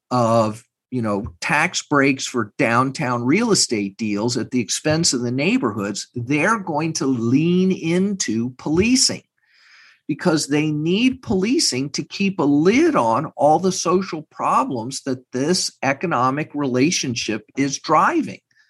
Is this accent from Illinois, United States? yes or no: no; Texas, United States; I'm from Texas. I have family not far from Uvalde.